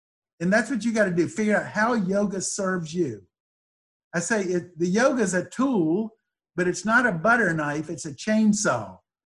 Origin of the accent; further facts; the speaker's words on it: Greensboro, North Carolina, United States; I was brought up in Greensboro, going to First Presbyterian Church, and it bothered me all the hypocrisy.